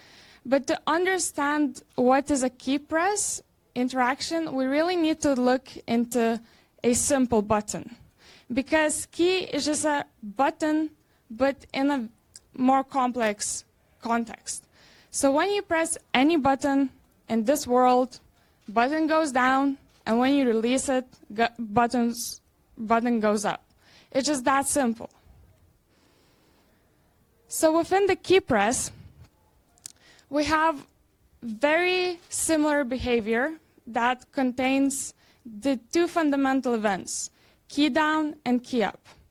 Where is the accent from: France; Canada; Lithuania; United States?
Lithuania; Vilnius, Vilnius County; moved away as an adult; now in Netherlands; I am from Vilnius, Lithuania. I moved to the Netherlands to study computer science.